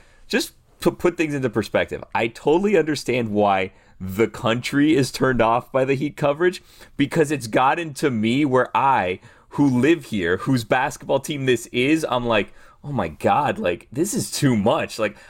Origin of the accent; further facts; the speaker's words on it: Miami, Florida, United States; this is my hometown team. I grew up here.